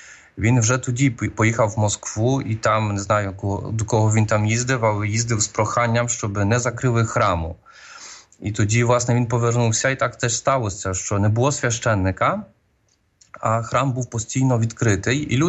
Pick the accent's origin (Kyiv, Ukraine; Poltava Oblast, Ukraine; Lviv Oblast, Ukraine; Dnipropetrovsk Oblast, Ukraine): Lviv Oblast, Ukraine; Mostyska; born there; я народився в Мостицьках. Це така парафія тут в архідіецезії досить міцна.